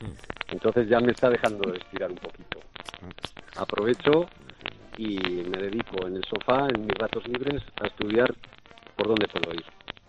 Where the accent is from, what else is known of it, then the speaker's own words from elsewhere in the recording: Villarcayo, Castile and León, Spain; soy de Villarcayo, de aquí de Merindades, del norte de Burgos